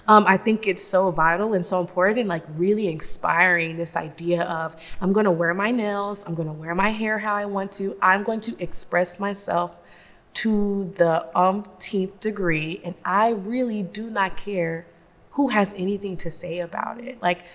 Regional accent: Memphis, Tennessee, United States; I'm from Memphis, so I should know all about

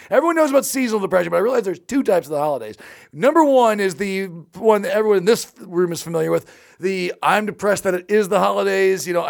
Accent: California, United States; I grew up in Orange County, and there was this area, the peninsula, right on the water there.

